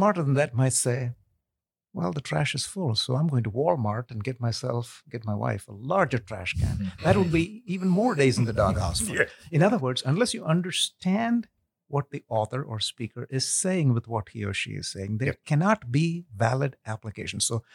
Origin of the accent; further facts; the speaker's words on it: India; moved away as an adult; also born or lived in Kuwait; now in United States; I'm ethnically Indian, but I was actually born in Kuwait, where my father was working. And when he retired, we moved back to India, lived there for about 10-something years, came to the U.S. for school